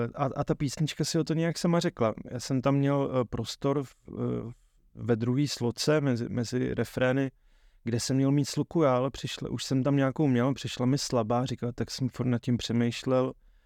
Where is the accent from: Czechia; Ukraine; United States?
Czechia; Kadaň, Ústí nad Labem Region; Jsem z Kadaně